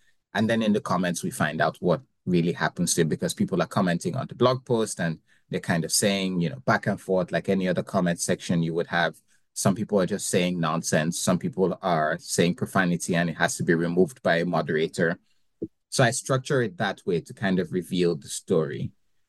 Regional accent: Ogun, Nigeria; Abeokuta is the capital of my home state back in Nigeria, which is Ogun State.

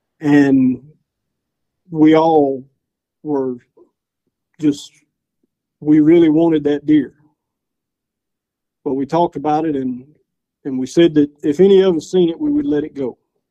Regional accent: De Quincy, Louisiana, United States; I'm from De Quincy, Louisiana.

